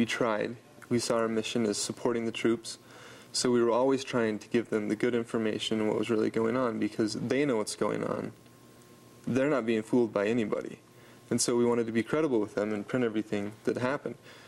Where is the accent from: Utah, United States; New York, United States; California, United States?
Utah, United States; Utah's my home state, and I love it. It's also the reddest state in the nation.